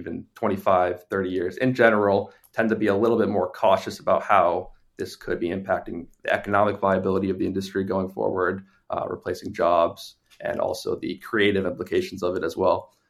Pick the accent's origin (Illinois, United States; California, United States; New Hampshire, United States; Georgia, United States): New Hampshire, United States; Hudson; I'm from Hudson, New Hampshire. It's a town in southern New Hampshire.